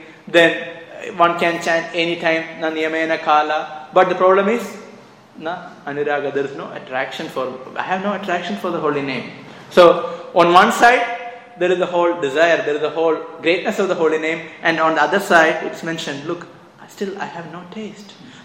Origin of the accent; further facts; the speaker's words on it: India; I said, I'm a monk from India.